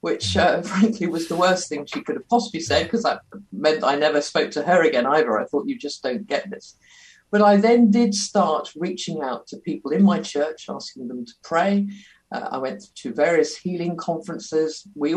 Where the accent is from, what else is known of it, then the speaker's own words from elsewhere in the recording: Guernsey; I grew up in a Christian home. I come from Guernsey in the Channel Islands. … is a Guernsey name, a little island, quite a conservative community. I'm in my 50s now.